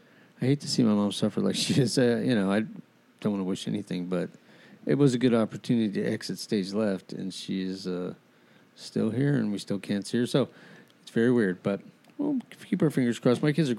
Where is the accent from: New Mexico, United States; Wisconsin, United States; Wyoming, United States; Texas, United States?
New Mexico, United States; Albuquerque; I grew up in Albuquerque, and right on Central Avenue, Route 66 had this huge, I mean, like, six-story drive-in screen.